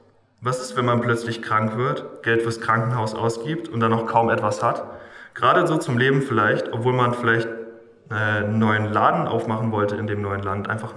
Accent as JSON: {"language": "German", "town": "Leimsfeld", "region": "Hesse", "country": "Germany", "said": "Ich komme aus Leimsfeld, wenn ihr das kennt. Das ist eine riesengroße Stadt, die sollte jeder kennen. Die ist ganz nah bei Fritzlar"}